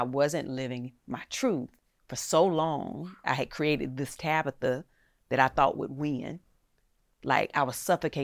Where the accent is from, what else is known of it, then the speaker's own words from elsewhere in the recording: Eden, North Carolina, United States; I'm enough just as I am from Eden, North Carolina.